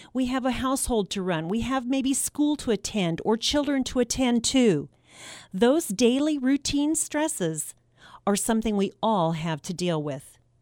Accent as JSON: {"language": "English", "region": "Kansas", "country": "United States", "tie": "born or raised there", "said": "Maybe there was a natural disaster, such as we have here in my home state of Kansas, where I broadcast from."}